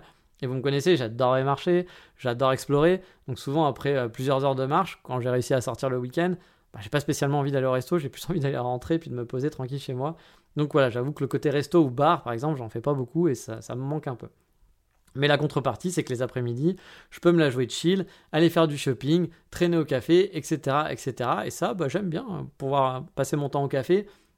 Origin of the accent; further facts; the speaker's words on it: France; also born or lived in Paris / Japan; now in Japan?; je suis français